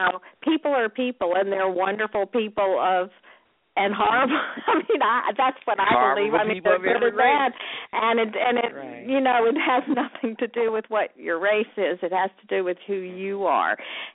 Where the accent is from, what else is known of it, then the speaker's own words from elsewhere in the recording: Birmingham, United States; I have a close friend I grew up with in Birmingham